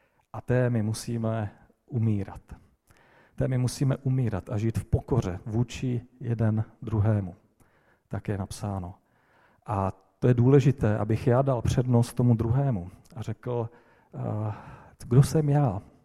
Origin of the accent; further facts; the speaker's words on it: South Moravian Region, Czechia; u nás na Moravě takové nejsou, na jižní Moravě.